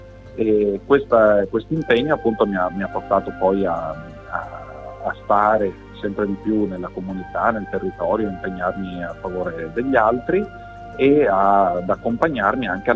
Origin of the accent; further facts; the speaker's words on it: Abano Terme, Veneto, Italy; io sono originario di Abano Terme, dove sono cresciuto con la mia famiglia. E prima di trasferirmi a Firenze per una, diciamo, una parentesi universitaria